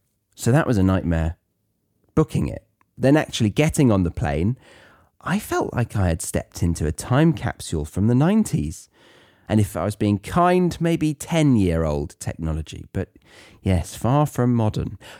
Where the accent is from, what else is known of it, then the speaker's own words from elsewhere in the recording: United Kingdom; I, as a Brit, have been brainwashed into thinking